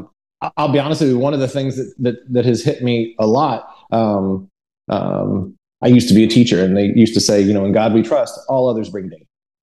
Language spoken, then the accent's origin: English; Newport News, Virginia, United States; I grew up over there in Newport News. So it was kind of a thing to, literally run the streets from one end of the city to the other.